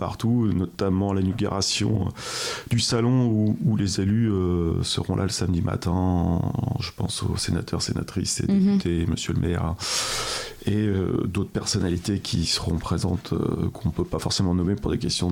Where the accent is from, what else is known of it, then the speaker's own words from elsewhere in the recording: Alençon, Normandy, France; born there; Alors moi, je suis chevin, je suis né à Alençon